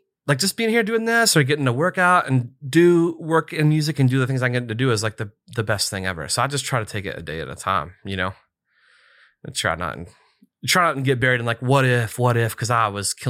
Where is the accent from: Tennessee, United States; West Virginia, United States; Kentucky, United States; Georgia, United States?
West Virginia, United States; I got to play at WVU, like my favorite team in my home state